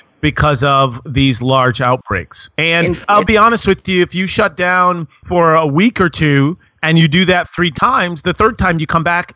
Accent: Connecticut, United States; I've certainly seen a mosquito when I was growing up in Connecticut in my house in the middle of the wintertime.

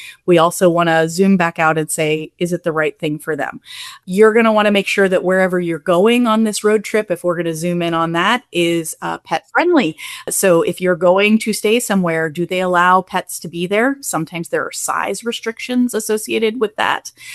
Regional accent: Kentucky, United States; And I know I am from Kentucky. I'm sorry, my fellow Kentuckians.

